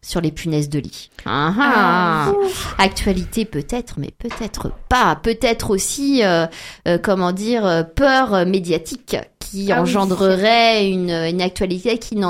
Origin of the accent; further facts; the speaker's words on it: Le Mans, Pays de la Loire, France; Merci, je reçois 10 000 euros à chaque fois qu'on parle du Mans, vu que c'est ma ville natale.